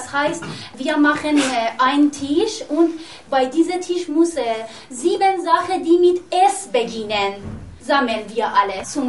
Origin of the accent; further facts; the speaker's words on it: Iran; ich komme aus dem Iran.